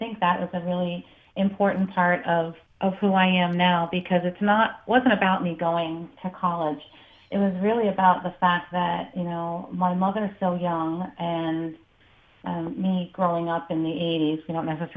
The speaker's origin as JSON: {"language": "English", "town": "Lynn", "region": "Massachusetts", "country": "United States", "tie": "born or raised there", "said": "I grew up in Lynn, like you mentioned, with my sister."}